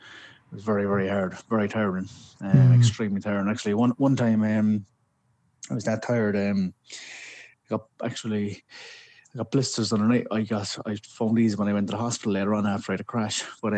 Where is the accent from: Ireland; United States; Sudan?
Ireland; Cork, Munster; I'm from Cork, yeah, and still live in Cork. I've been here my entire life.